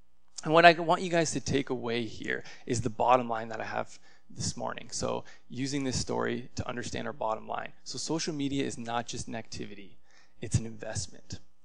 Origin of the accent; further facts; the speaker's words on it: Hamilton, Ontario, Canada; because she's not from Hamilton. I'm from Hamilton. I stay here.